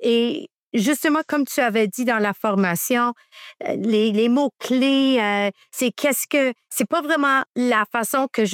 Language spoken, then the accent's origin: French; Hamilton, Ontario, Canada; Je suis ici de Hamilton, Ontario.